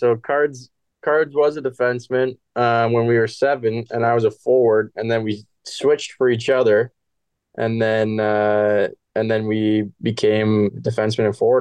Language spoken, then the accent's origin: English; Canada; As a Canadian kid, everyone grew up skating on the backyard rink or pond.